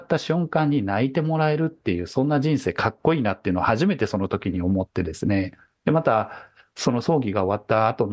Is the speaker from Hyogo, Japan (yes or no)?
yes; Toyooka, Hyogo, Japan; で、私の地元の豊岡市はもう田舎なのでですね、過疎化が進んで